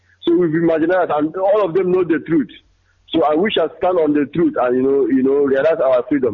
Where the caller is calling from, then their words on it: Malaysia; I'm calling from Malaysia.